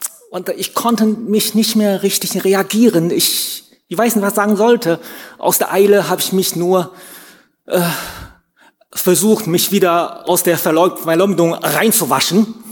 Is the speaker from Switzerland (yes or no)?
no; China; first language Chinese; German is a second language; Zu Hause möchten wir ihm so eine Umgebung, also eine Möglichkeit geben, dass er auch Chinesisch, unsere Muttersprache, auch lernt.